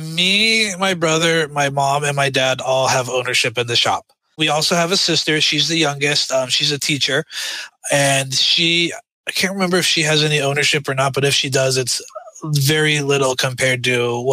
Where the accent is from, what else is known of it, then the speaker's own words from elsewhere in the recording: Oregon, United States; also born or lived in California; We grew up in Oregon. We were born in California, but we grew up in Oregon and the rest of our family was in California.